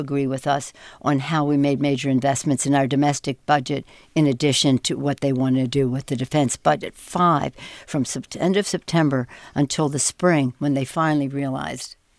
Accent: United States; I think it's being Italian American. I just have this boundless energy within me.

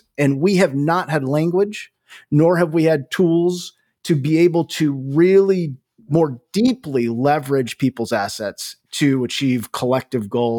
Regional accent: California, United States; So I grew up in Northern California.

